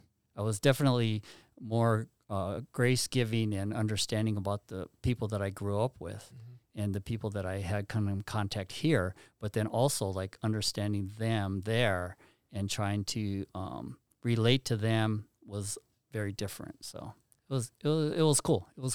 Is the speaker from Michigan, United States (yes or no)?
no; Gardena, California, United States; because I grew up in Gardena and went to school.